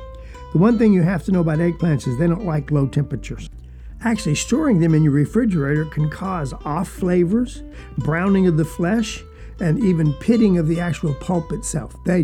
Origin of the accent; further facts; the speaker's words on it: Georgia, United States; I'm from South Georgia, folks.